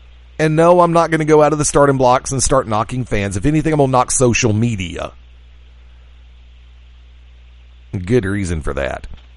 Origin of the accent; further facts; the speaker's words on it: Alabama, United States; if the right circumstance were to come up here in my home state, I would listen.